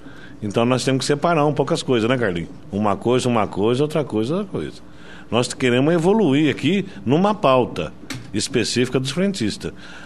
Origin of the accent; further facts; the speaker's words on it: Barueri, São Paulo, Brazil; eu sou de Barueri, ele é de Osasco, né? Região oeste ali de São Paulo.